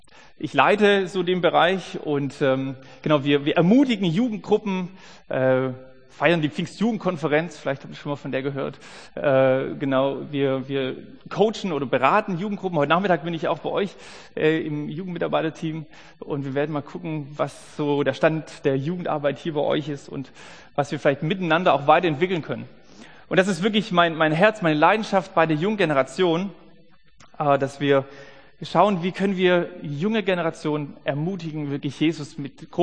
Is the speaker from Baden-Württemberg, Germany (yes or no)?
yes; Baden-Württemberg, Germany; now in Wiedenest, Germany; Ich bin eigentlich ein Schwabe, ja, das kann sein, dass das immer mal zwischendurch so ein Sch irgendwie durchflitzt, ja.